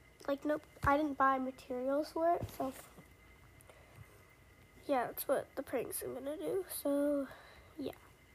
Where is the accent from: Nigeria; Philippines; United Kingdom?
United Kingdom; England; moved away; I'm from England originally, so yeah, pretty sure I addressed that. I lost all my accent.